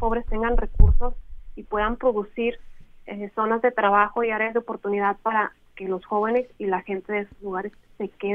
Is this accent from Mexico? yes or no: yes; Mexico; es una zona turística que tenemos nosotros como mexicanos